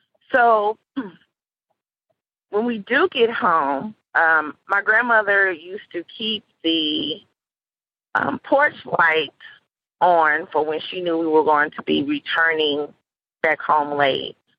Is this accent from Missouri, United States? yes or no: yes; St. Louis, Missouri, United States; I am from St. Louis, Missouri.